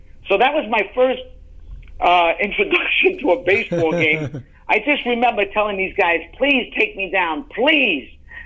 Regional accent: New York, United States; I was from Queens, which I really should have been Mets fan by landscape.

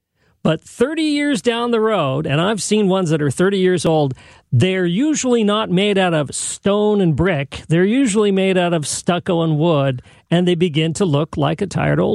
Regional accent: San Jose, California, United States; I grew up in San Jose, the suburban part of the Bay Area.

